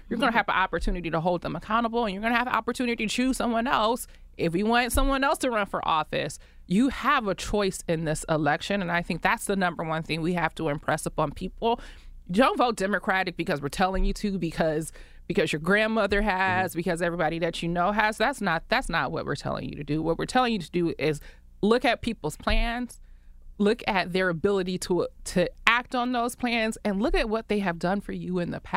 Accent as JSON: {"language": "English", "town": "Huntsville", "region": "Alabama", "country": "United States", "tie": "born or raised there", "also_born_or_lived": "Ohio", "said": "So I grew up in the South and in the Midwest. I grew up in Alabama and Ohio."}